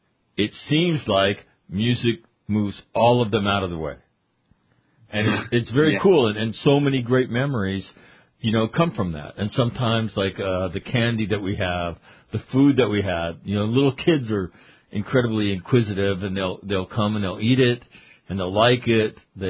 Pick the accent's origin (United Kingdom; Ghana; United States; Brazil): United States; as an American, you know, you go to the other side of the world and to this very foreign world